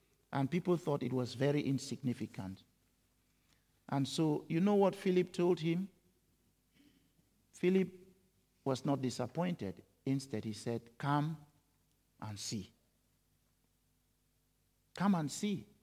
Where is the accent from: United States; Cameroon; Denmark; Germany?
Cameroon; Boo; now in Scotland, United Kingdom; I come from Cameroon, you come from Edinburgh. Interesting. So, if I went back to my village now, I'm sure many of the people will be quite surprised that a village boy from Boo now lives in Great Britain, in Scotland.